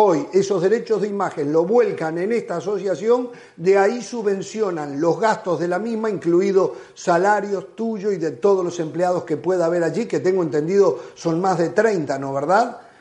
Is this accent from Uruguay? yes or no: yes; Uruguay; es como en mi país, en Uruguay